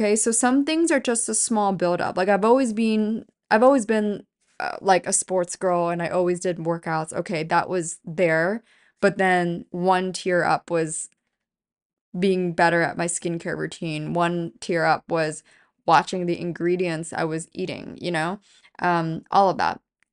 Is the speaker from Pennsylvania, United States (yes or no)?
yes; Pennsylvania, United States; now in New York, United States; there's actually a lot of farmers that are from my hometown in Pennsylvania, where I'm from, which is basically like the Amish capital of America.